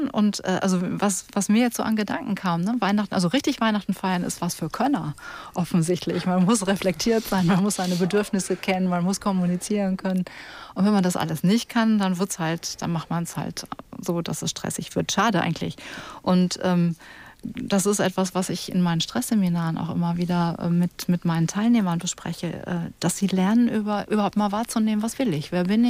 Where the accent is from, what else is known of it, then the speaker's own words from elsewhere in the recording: Cologne, North Rhine-Westphalia, Germany; Wobei ich mich erinnere, ich komme aus Köln, da gibt es so Angebote.